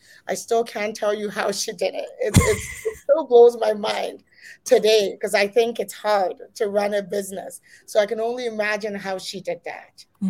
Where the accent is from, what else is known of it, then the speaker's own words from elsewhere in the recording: Ghana; now in Canada; And I'm not from Canada. I'm Ghanaian. And so even if, I live here, I always have to think about back home